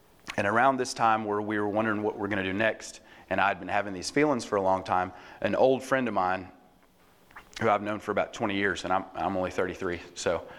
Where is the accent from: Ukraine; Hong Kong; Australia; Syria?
Australia; And I came all the way from Australia to talk to you tonight.